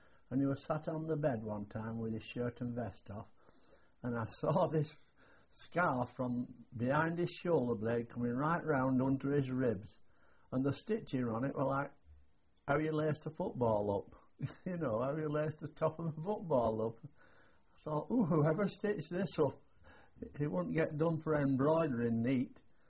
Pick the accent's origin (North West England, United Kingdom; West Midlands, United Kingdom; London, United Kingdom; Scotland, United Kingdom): North West England, United Kingdom; Middleton; born there; I was born in Middleton, a cotton town north of Manchester, between Manchester and Oldham, and I was one of 10. I was the youngest of 10, actually.